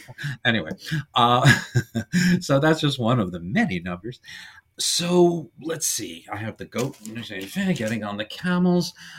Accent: New York, United States; Because where I grew up in New York, we had the Universals and even some of their independents shown on one station every Sunday morning.

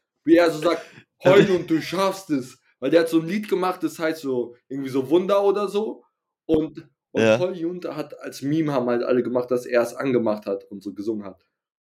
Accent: France; also ich bin ja Franzose, muss ich sagen.

